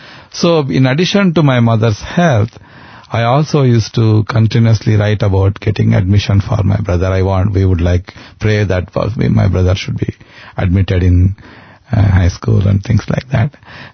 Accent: India; first language Telugu; English is a second language; Telugu is my mother tongue.

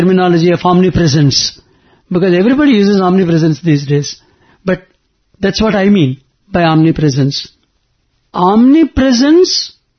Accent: Visakhapatnam, Andhra Pradesh, India; English is a second language; now in Washington, United States; My family and myself, we came from Washington to Bombay. The main idea was that we should all come to Whitefield, first have a darshan, then go home to our native place. We go to Visakhapatnam, Vijayanagaram.

